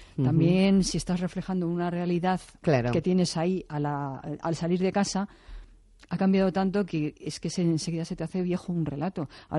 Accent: Madrid, Community of Madrid, Spain; born there; Bueno, sí, nací en Madrid, pero es que la gente que no ha nacido en Madrid también es de Madrid.

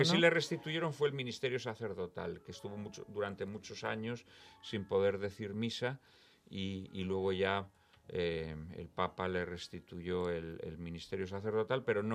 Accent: Spain

